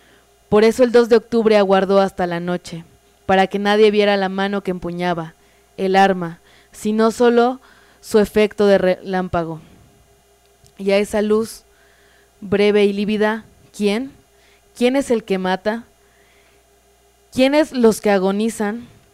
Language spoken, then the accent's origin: Spanish; Comitán, Chiapas, Mexico; Ella es de la Ciudad de México, pero vivió mucho tiempo en Comitán, y yo soy de Comitán.